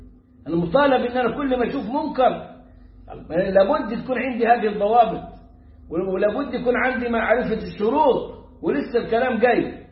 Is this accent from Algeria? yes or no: no; Egypt; عندنا في مصر